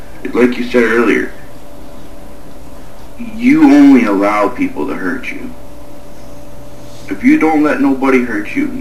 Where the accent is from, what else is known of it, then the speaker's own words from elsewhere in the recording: Canada; I only live in a town of 45,000 people. I come from Canada, right? I'm a small community, you know, everybody waves to each other.